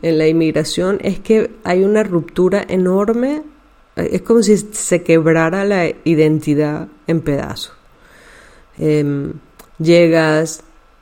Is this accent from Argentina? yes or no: no; Venezuela; now in Spain; No quiere decir que cuando yo empiezo a hablar con palabras, por ejemplo, de aquí de Cataluña o de España, entonces yo estoy siendo menos venezolana.